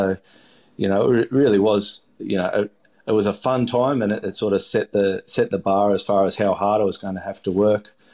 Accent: Melbourne, Victoria, Australia; I grew up in Melbourne on Port Phillip Bay

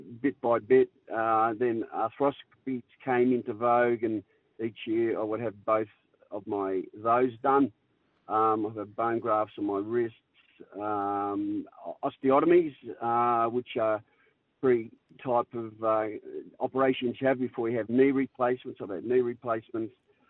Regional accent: Frankston, Victoria, Australia; who I grew up with in Frankston.

